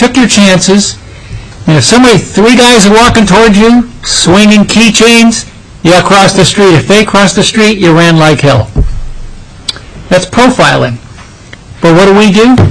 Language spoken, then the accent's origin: English; New York City, New York, United States; I'm also a survivor of growing up in New York City in a rough neighborhood, Lower East Side of Manhattan.